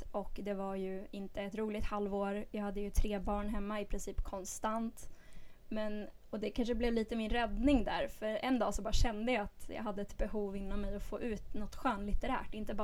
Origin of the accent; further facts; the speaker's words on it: Västerås, Västmanland County, Sweden; now in Kalmar, Sweden; Jag är själv uppvuxen i Västerås. Så det är inte så långt härifrån.